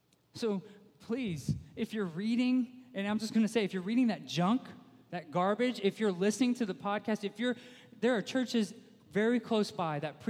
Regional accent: United States; I'm an American. I deserve it, right?

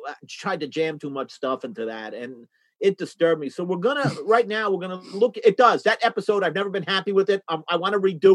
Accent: Ireland; I claim that. As an Irishman, I claim that influence on you.

